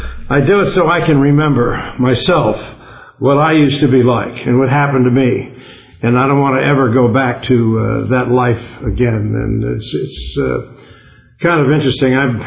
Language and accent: English; Los Angeles, California, United States; I grew up in West Los Angeles, went to St. Paul the Apostle Grammar School